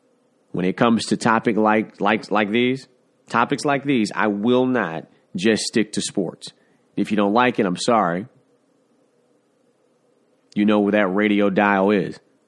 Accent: Detroit, Michigan, United States; including my hometown of Detroit

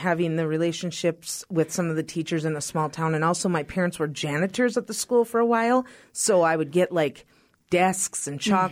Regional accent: Cramer, North Dakota, United States; Sure. I grew up in a small town in the central part of North Dakota. Cramer, North Dakota was the name of the town I grew up in, and I actually graduated from Newberg High School.

